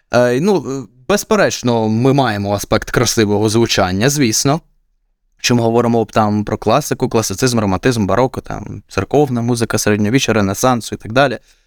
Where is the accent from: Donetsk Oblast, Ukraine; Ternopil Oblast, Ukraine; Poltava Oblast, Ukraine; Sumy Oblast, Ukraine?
Poltava Oblast, Ukraine; Poltava; в моїй рідній Полтаві відкриваються якісь маленькі все ж таки вже такі заклади